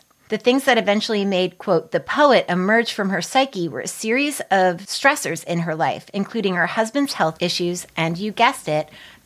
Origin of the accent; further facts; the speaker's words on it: Wichita, Kansas, United States; moved away as an adult; I was born in the Wichita area and lived there most of my life before moving to the Pacific Northwest about 10 years ago.